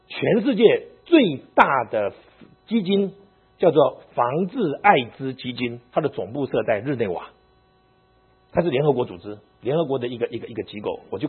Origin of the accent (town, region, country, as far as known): China